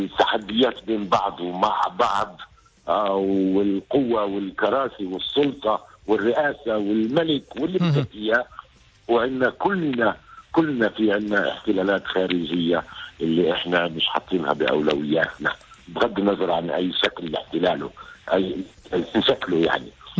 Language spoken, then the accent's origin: Arabic; Palestine; انا كان همي احنا كفلسطينيين واحنا كعرب ماذا نفعل؟